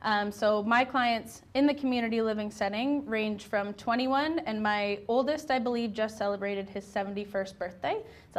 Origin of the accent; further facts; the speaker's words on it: Cobourg, Ontario, Canada; So I was born and raised here in Cobourg.